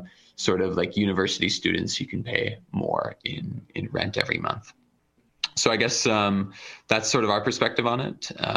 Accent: Montreal, Quebec, Canada; I grew up in Montreal, and I also remember when rents weren't as high as they currently are.

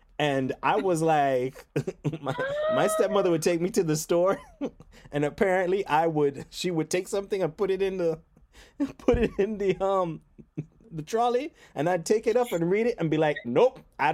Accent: Montreal, Quebec, Canada; born there; also born or lived in Jamaica / Haiti; I was born in Montreal. They moved to Jamaica for a bit, but then my mother separated with my dad, moved back to Montreal, then moved to Haiti. So I have this kind of trifecta of countries that I've lived in over my lifetime.

